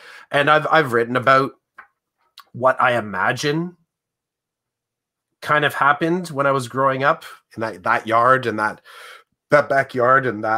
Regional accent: Oshawa, Ontario, Canada; not near my house, in my hometown, Oshawa, there's a Lakeview Park

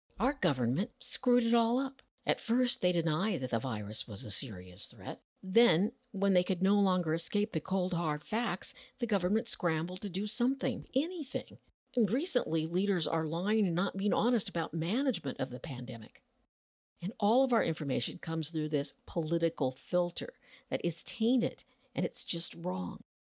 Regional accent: United States; I am a little ashamed of being an American because of the way this administration is treating immigrant children.

